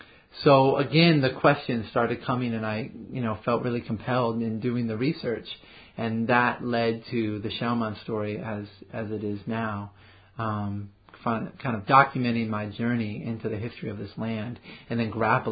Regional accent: Oakland, California, United States; Even though I was born in Oakland, I've lived here all my life

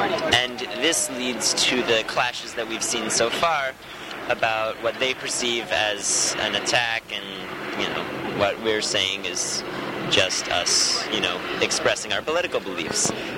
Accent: Boston, Massachusetts, United States; from Boston.

